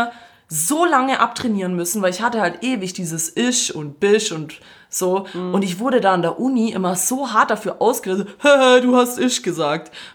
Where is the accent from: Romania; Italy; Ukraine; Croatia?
Croatia; Ich bin auch ein Fake-Schwabe. Ich bin eigentlich Kroate, aber ich tue so, als wäre ich Schwabe.